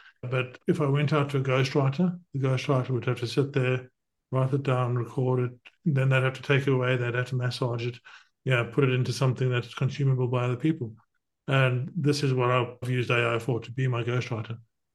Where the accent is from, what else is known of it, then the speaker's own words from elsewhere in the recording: South Africa; also born or lived in Zimbabwe; now in United Kingdom; I was born in Zimbabwe. I grew up in South Africa. I came to the UK with £400 in my pocket.